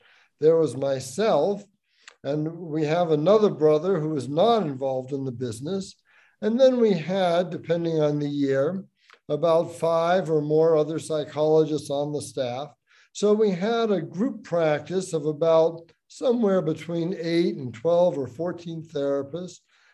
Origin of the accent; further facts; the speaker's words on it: Boston, Massachusetts, United States; Well, I'm from Boston, and I originally went to Cornell University's School of Hotel Administration.